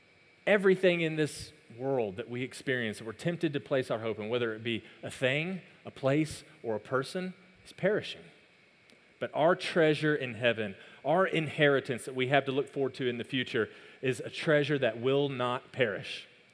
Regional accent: Texas, United States; born there; When I was born in Texas. I was born in the United States. I'm a citizen here.

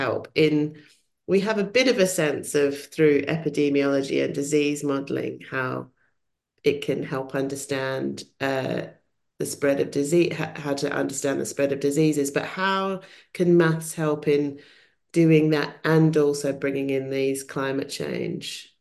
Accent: Australia; I grew up in Australia

